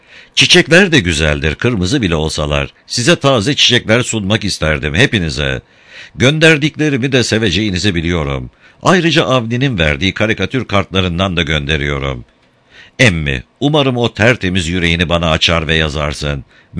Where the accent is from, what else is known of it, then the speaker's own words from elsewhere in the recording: Suluova, Amasya, Turkey; born there; 1959 Amasya Suluova doğumluyum.